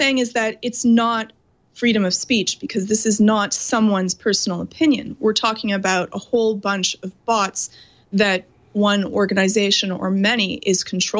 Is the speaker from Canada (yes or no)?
yes; Canada; I'm from Canada